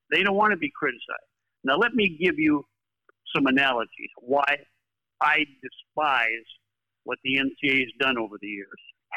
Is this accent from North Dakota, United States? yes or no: yes; North Dakota, United States; When I was growing up in North Dakota, you never saw any stars, you know, suck up there. Hardly anybody's ever been to North Dakota.